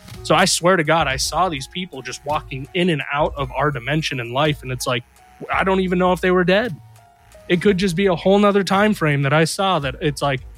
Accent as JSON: {"language": "English", "country": "India", "said": "And I'm Indian, so I'm like actually super like knowledgeable, and apparently we're like super wise."}